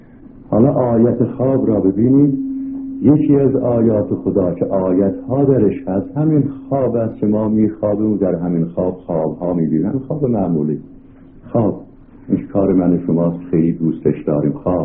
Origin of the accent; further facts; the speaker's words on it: Tehran, Tehran Province, Iran; من در تهران بودم، وضع خاصی داشتم، من تهرانی هستم، من ساکن مشهد نیستم